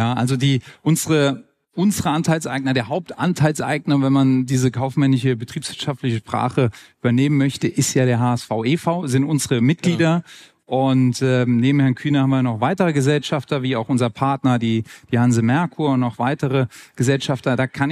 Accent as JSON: {"language": "German", "region": "Hamburg", "country": "Germany", "said": "ich als Hamburger bin dann sehr, sehr stolz, dass wir hier Austragungsort der EM 2024 sein"}